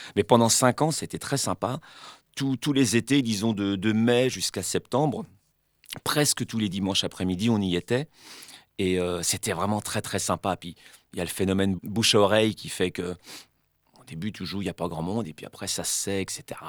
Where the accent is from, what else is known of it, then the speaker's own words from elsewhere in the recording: Nantes, Pays de la Loire, France; je suis nantais depuis très très longtemps, donc je connais bien. J'habite sur le bord de Loire, dans le secteur de Mauves